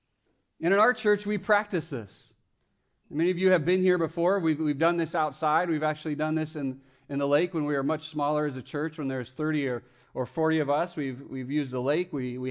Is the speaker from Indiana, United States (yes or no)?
no; Fresno, California, United States; Well, growing up in Fresno, California with three brothers